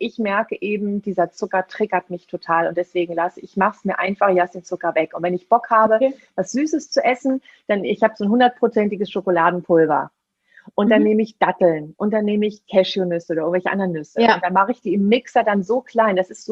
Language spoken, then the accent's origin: German; Seville, Andalusia, Spain; das spanische Weihnachtsgebäck, die Polverones aus meiner Heimat, aus Sevilla